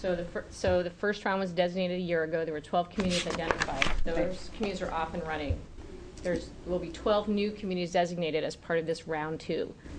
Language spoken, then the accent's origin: English; Maine, United States; It puts the spotlight on Oregon instead of Kentucky and Maine, my home state, and other places across the country.